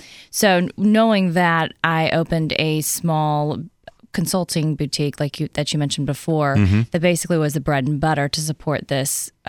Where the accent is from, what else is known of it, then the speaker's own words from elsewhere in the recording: Gulf Coast, United States; Actually, no. I grew up in the Gulf Coast area.